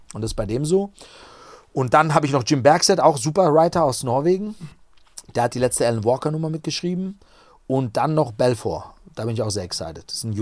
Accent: Offenbach, Hesse, Germany; weil ich bin aus Offenbach, ja. Also wirklich jetzt nicht irgendwie Berlin, London oder was auch immer.

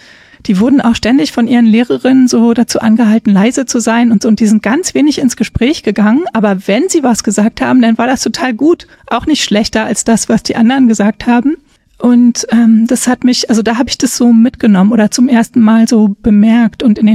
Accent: Berlin, Germany; aber ich komme aus Berlin und man hat früher ja viel auf der Straße gespielt

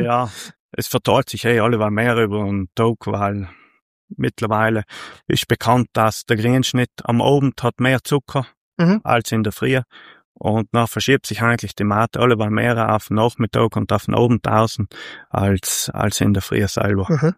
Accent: Ofers, Trentino-Alto Adige, Italy; ich bin aufgewachsen in Ofers, ein kleines Dörfel, oberhalb von Brixen.

